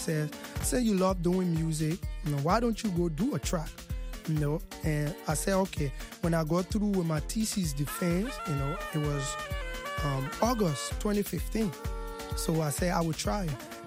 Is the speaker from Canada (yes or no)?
no; Vonjema, Lofa County, Liberia; born there; I'm the last. I was born in Vonjema, City Lofa County. That is a part of Liberia, or county in Liberia. We are the Loma tribes